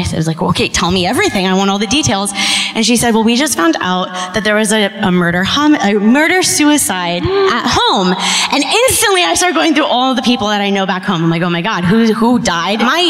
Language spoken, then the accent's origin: English; Saratoga, California, United States; Oh, I'm from actually Saratoga, which is right near San Jose.